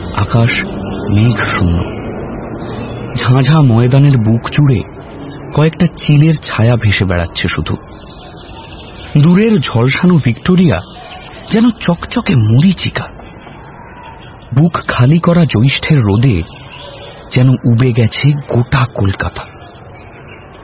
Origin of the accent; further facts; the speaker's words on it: Haral, West Bengal, India; আমার বাড়ি গ্রামে, ঠাকুরতলা, গ্রামের নাম হরাল। হাওড়া বর্ধমান মেন লাইনের বঞ্চি স্টেশন থেকে বাসে কিংবা অটোয় ওই মিনিট বিশেক।